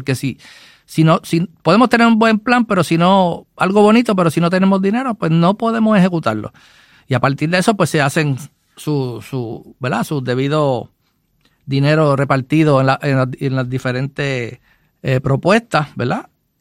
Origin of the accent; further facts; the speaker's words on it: Mayagüez, Puerto Rico; para los que pues no me conozcan. Soy de la ciudad de Mayagüez, ¿verdad? Nacido y criado en Mayagüez, llevo 59 años en esta ciudad.